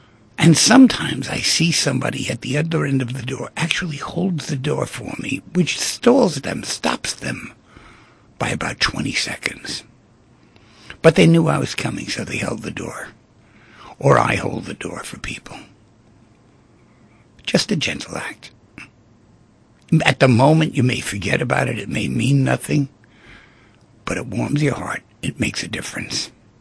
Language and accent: English; Manhattan, New York, United States; I was brought up in apartments in Manhattan, you know, so therefore nobody ever stops by.